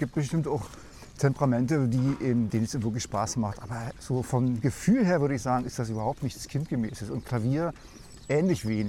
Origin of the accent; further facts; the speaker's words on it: East Germany, Germany; ich komme immer aus der DDR, da war es immer so, wenn du ein Instrument gelernt hast oder lernen wolltest